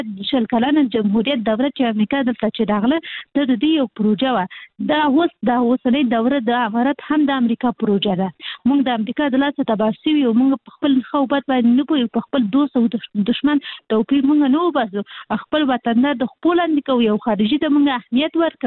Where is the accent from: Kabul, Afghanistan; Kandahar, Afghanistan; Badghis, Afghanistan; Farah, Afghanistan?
Kabul, Afghanistan; مونږ خاصي د کابل یو